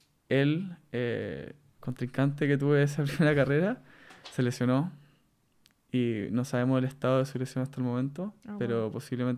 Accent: Chile; Me gusta carretear. Like, siendo chileno

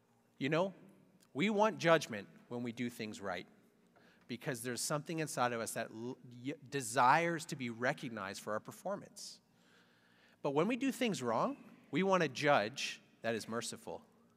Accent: Canada; born there; You know, the reason I was born in Canada is because my Indian mom and my English dad decided to live in Canada together. So when I was born a Canadian, not by choice, but by origin.

